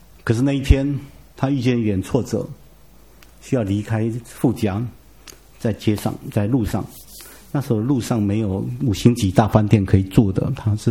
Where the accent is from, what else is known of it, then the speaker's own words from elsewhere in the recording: Taiwan; 我们从小在台湾就整天听复兴这个字眼